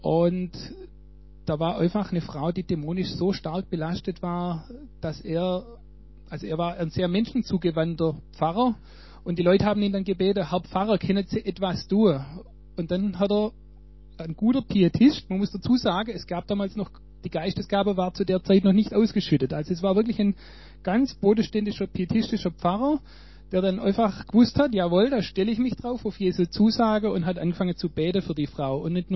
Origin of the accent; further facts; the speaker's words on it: Weilheim an der Teck, Baden-Württemberg, Germany; ich komme aus Weilheim-Teck